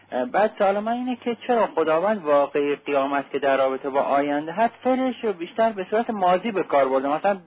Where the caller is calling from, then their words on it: Shiraz, Fars, Iran; من از شیراز هستم.